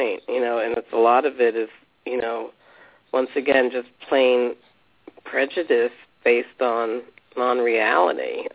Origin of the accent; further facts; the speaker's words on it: East Coast, United States; all I can say is that I'm from the East Coast